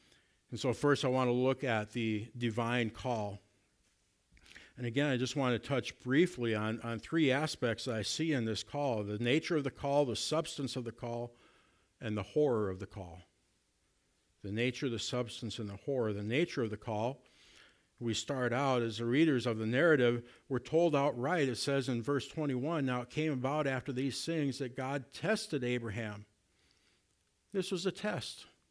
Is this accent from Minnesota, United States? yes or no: yes; Minneapolis, Minnesota, United States; I remember one time growing up in the Minneapolis area and snow was falling